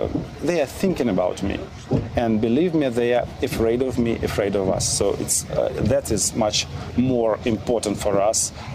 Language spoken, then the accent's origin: English; Russia; I'm 41 years old. It means that actually I'm a guy from the Soviet Union.